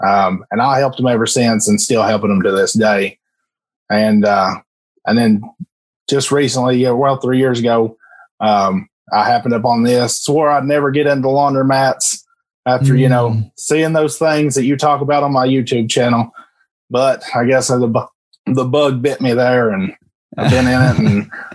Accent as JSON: {"language": "English", "region": "Tennessee", "country": "United States", "said": "I'm from East Tennessee, not too far from Knoxville, about northeast Knoxville."}